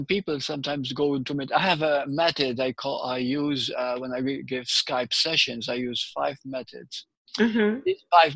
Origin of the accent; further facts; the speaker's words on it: Malta; No. Malta, Europe.